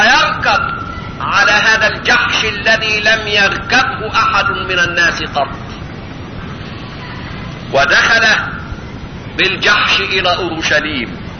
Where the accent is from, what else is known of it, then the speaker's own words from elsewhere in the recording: Egypt; لأننا نحن كمصريين